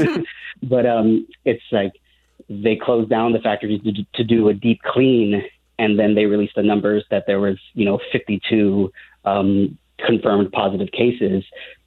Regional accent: West Liberty, Iowa, United States; So growing up in West Liberty, it always felt so different. West Liberty is the first majority Hispanic town in Iowa.

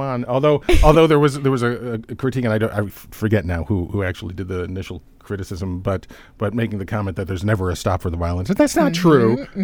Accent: Cleveland, Ohio, United States; I grew up in Cleveland.

